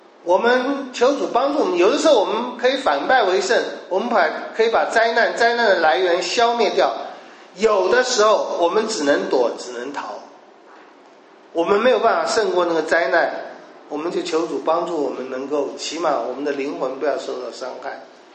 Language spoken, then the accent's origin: Chinese; Taichung, Taiwan; 我很小的时候在台中，我们家有养鸡，也有老鹰会来抓小鸡